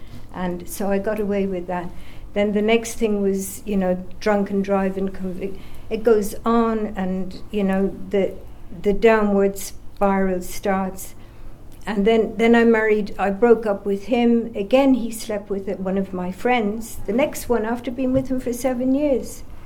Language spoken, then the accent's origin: English; Ireland; I'm not, I'm an Irish Catholic, you know.